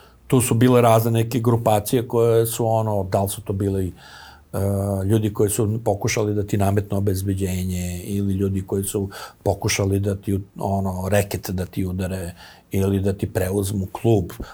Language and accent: Serbian; Belgrade, Serbia; Beograd je nekad živeo 24/7. Znači, sećam se dok sam išao kao klinac busom